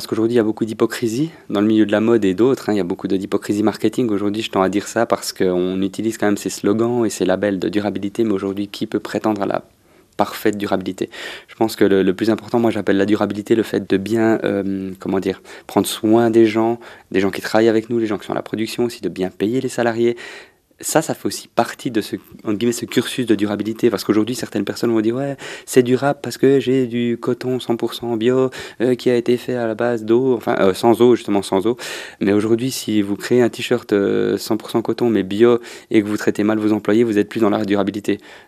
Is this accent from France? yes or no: no; Switzerland; Parce qu'on vient de Suisse, on aime ce pays